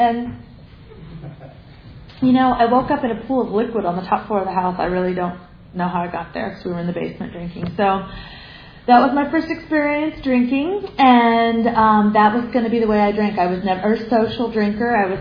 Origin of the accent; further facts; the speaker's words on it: Iowa, United States; And my mom and dad are both from North Carolina, and so I was raised in Iowa